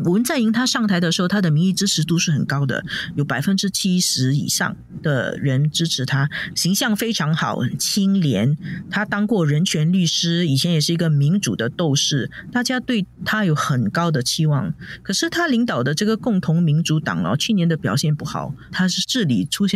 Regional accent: Singapore; 让我们新加坡人其实也很震惊。

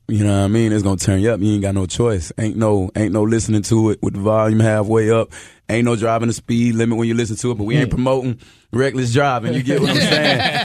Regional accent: Charlotte, North Carolina, United States; Just like how I'm from Charlotte going to the Grammys.

